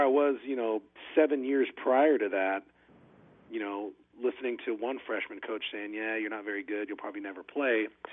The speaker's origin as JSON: {"language": "English", "town": "Covina", "region": "California", "country": "United States", "tie": "born or raised there", "said": "I grew up in Covina, California."}